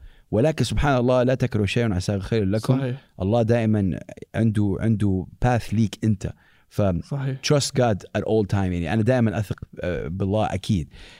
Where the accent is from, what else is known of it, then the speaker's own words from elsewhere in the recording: Saudi Arabia; أنت من فين بتكلمنا, بقول له من السعودية